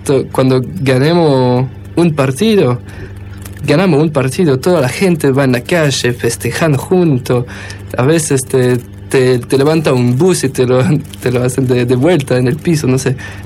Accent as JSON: {"language": "Spanish", "country": "Belgium", "second_language": "Spanish", "said": "allá en mi país hablamos tres idiomas y el país está separado en tres partes y cada parte tiene su gobierno."}